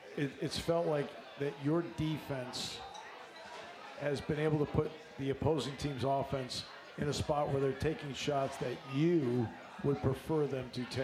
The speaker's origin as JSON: {"language": "English", "region": "New England", "country": "United States", "tie": "born or raised there", "said": "I grew up in New England, so I watched a lot."}